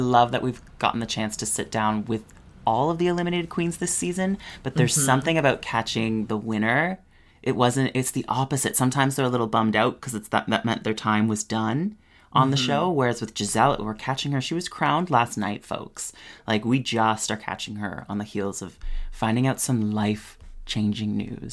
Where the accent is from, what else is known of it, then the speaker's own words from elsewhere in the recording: Canada; We get asked this a bit, being Canadian queens.